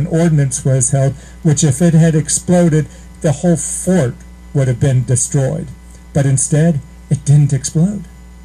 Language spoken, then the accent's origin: English; Washington, District of Columbia, United States; My hometown is Washington, D.C., is where I grew up.